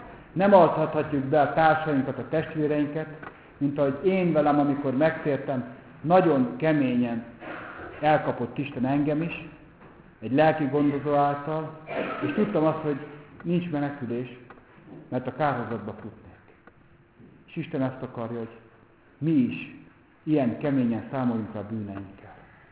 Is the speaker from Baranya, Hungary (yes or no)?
no; Kübekháza, Csongrád-Csanád, Hungary; most itt kell nekem megpusztulnom Kübekházan az én szülőfalomban.